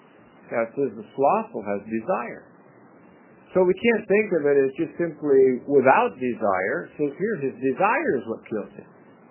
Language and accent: English; Medford, Oregon, United States; I grew up in Medford, Oregon, at least from the fifth grade on.